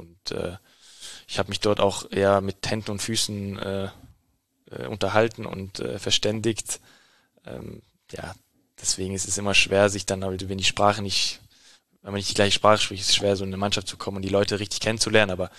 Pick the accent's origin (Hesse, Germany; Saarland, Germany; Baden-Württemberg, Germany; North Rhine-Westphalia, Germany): Hesse, Germany; Rüdesheim; Rudesheim, ne, wo ich dann halt auch lange gelebt habe, wo ich aufgewachsen bin, wo ich halt auch noch viele, viele kenne und viele Freunde habe